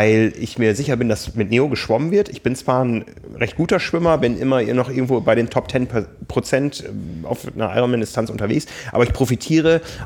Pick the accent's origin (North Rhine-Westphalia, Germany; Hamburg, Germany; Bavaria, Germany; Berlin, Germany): Hamburg, Germany; der Wind ist mein Freund als Hamburger.